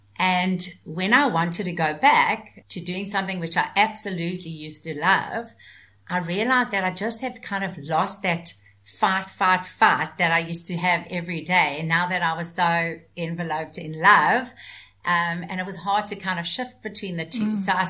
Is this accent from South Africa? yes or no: yes; Johannesburg, Gauteng, South Africa; now in Cape Town, South Africa; I live in Cape Town, which I absolutely love. I was originally from Joburg and I still love Joburg.